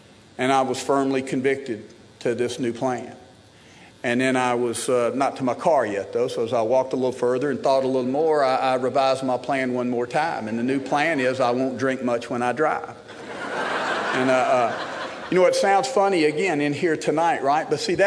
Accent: Smyrna, Tennessee, United States; And I grew up in Smyrna, Tennessee, which is a small town about 30 miles out of Nashville.

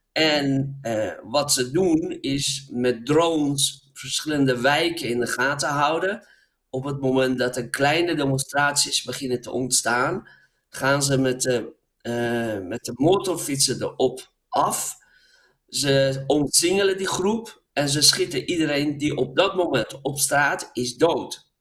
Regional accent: Karaj, Alborz, Iran; En in de Karaj, de stad waar ik vandaan kom, waar ook mijn eerste boek over ging

